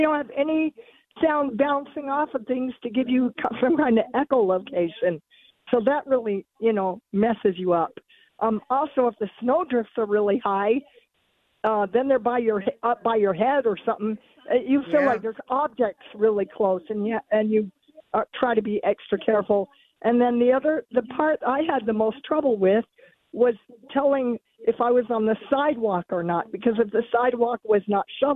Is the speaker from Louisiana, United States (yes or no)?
no; Utah, United States; Well, because I grew up in Utah, and there was plenty of snow